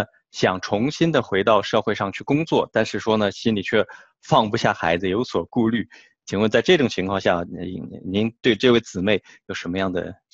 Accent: China; 现在我们中国人在海外生活，无论是在美国呢或者在德国

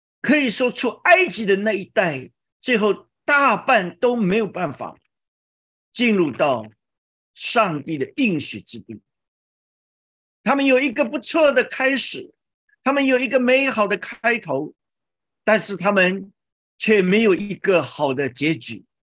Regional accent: China; 那正月呢，在犹太的历跟我们中国人一样，我们有农历

